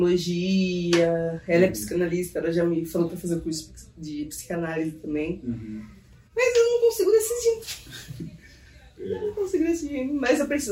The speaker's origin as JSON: {"language": "Portuguese", "country": "Brazil", "lives_now": "Mozambique", "said": "Eu que sou brasileira"}